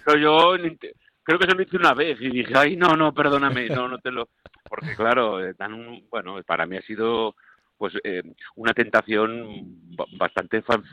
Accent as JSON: {"language": "Spanish", "region": "Aragon", "country": "Spain", "said": "yo tengo familia, somos de Aragón, estamos muy pegados"}